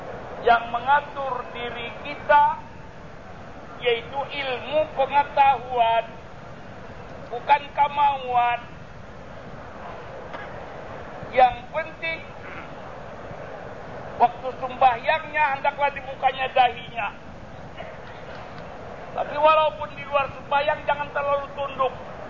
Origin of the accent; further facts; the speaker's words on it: South Kalimantan, Indonesia; Saya orang Indonesia, saya orang Banjar